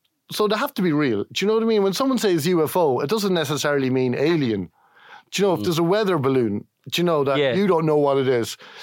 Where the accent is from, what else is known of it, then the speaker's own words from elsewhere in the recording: Kells, Leinster, Ireland; So I grew up in Kells and I had so much freedom. Do you know, I lived in an estate in Kells